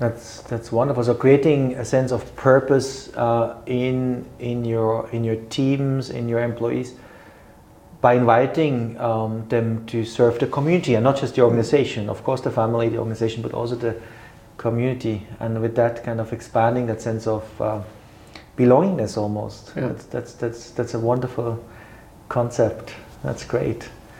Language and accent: English; Switzerland; I'm from Switzerland